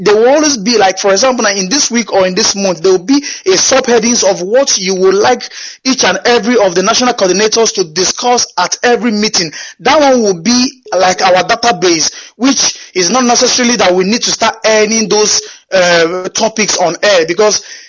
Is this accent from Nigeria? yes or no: yes; Nigeria; now in Erlangen, Germany; I'm originally from Osaka, Biafra land. I'm calling from Erlangen, Germany.